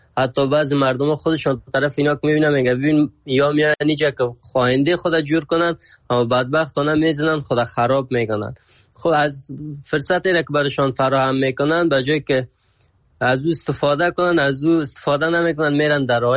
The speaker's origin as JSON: {"language": "Persian", "country": "Afghanistan", "said": "بگویم از افغانستان هستم"}